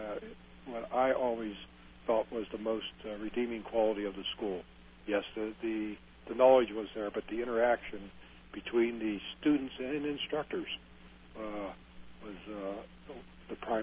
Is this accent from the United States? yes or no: yes; West Virginia, United States; Wheeling, West Virginia, mm-hmm. which is close to my hometown